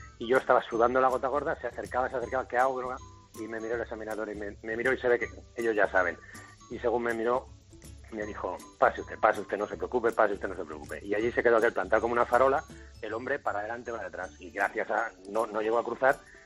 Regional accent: Alicante, Valencian Community, Spain; yo soy de Alicante

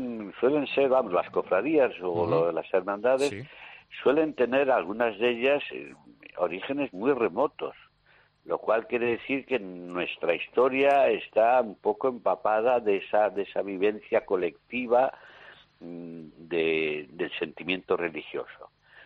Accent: Valladolid, Castile and León, Spain; mi niñez es en Valladolid

